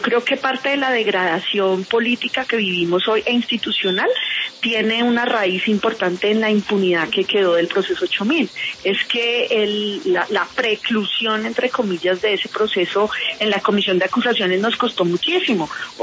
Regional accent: Colombia; somos colombianos.

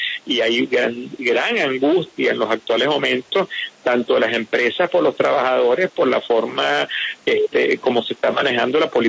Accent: Venezuela; quisiera aprovechar para agradecer como venezolano todo el apoyo que le está dando Colombia a la migración venezolana

